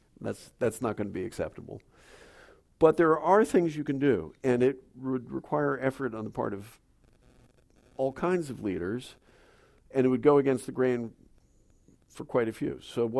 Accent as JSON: {"language": "English", "town": "Boston", "region": "Massachusetts", "country": "United States", "said": "So I'm originally from New England. I'm a Bostonian."}